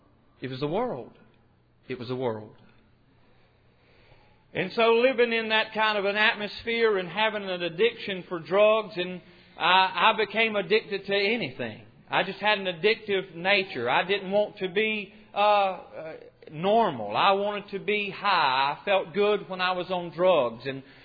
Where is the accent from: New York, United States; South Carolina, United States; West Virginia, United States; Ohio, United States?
South Carolina, United States; Florence; I was born and raised in Florence, South Carolina, and when I was 2 years old, my mother and father, they went through some troubles in their marriage.